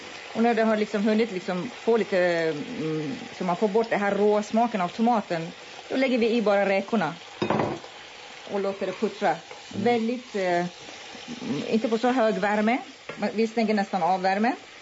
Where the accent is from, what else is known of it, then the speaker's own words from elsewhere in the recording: Iran; Och jag är faktiskt från södra Iran. Och då lever vi nära havet